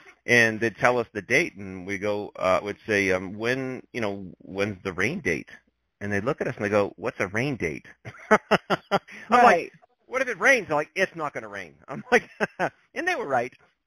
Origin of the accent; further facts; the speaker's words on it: Massachusetts, United States; moved away as an adult; Well, I grew up in Massachusetts, my wife and I, and but we've been out here for, just over 30 years now